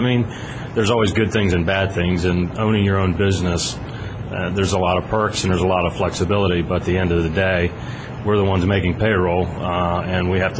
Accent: Pennsylvania, United States; South Central Pennsylvania. I grew up in the middle of farm country.

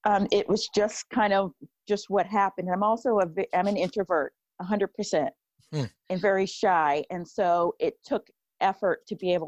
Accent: Lexington, Massachusetts, United States; Originally in Massachusetts. I'm from Massachusetts.

